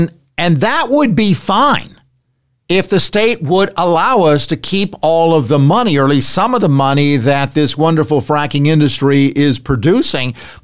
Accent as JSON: {"language": "English", "region": "Pennsylvania", "country": "United States", "tie": "born or raised there", "said": "I grew up in Pennsylvania and I know what PennDOT is like."}